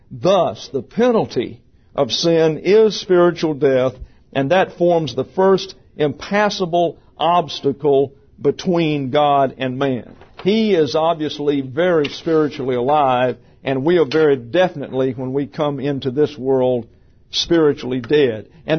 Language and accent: English; the South, United States; I was raised in the South in the 1950s.